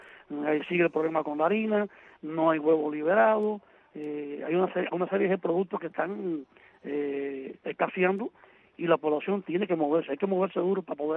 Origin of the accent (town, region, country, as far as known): Cuba